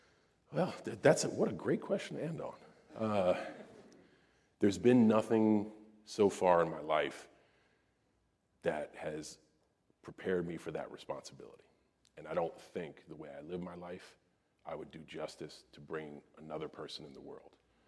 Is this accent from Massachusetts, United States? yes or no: yes; West Newbury, Massachusetts, United States; I'm from West Newbury, Massachusetts. The population of West Newbury is 2,000 people. You have more people in a high rise than I did in my whole town.